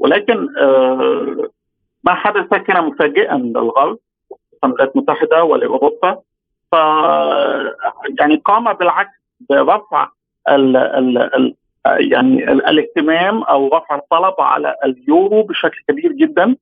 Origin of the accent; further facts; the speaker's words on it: Egypt; وأنا من مصر طبعا